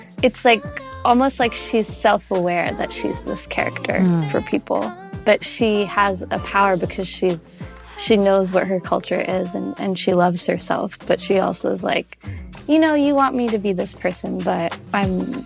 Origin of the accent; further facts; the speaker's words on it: India; I love being an Indian woman, and I love like sharing that part of my culture.